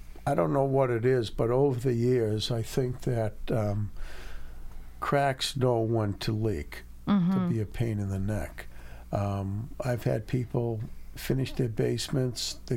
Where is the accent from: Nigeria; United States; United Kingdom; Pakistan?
United States; Natick, Massachusetts; also born or lived in Wethersfield; I was brought up in Natick and Weathersfield